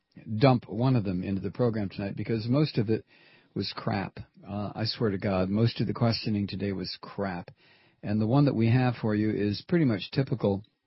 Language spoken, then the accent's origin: English; India; I'm originally from India